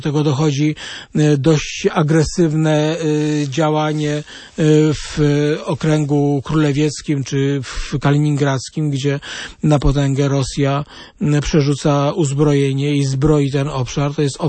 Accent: Radom, Masovian Voivodeship, Poland; w Radomiu, skąd pochodzę

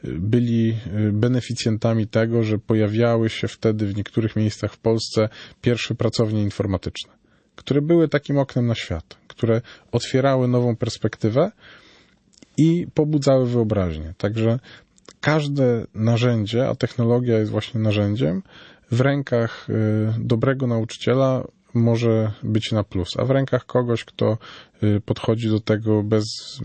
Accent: Wrocław, Lower Silesian Voivodeship, Poland; Też jestem z Wrocławia, także bardzo miło słyszeć kogoś z mojego rodzinnego miasta.

